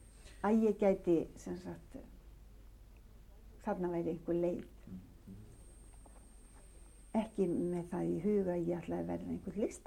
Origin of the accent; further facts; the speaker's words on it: Reykjavík, Capital Region, Iceland; ég elst einlega upp í Grjótaþorpinu. Í Þingholtanum, reyndar í Grjótagötu